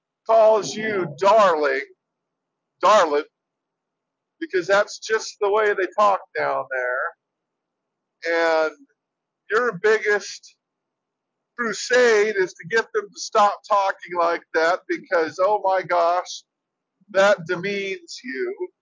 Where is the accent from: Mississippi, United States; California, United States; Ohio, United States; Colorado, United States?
California, United States; now in New Mexico, United States; because when I came from California, that was one of the things that really made me excited about New Mexico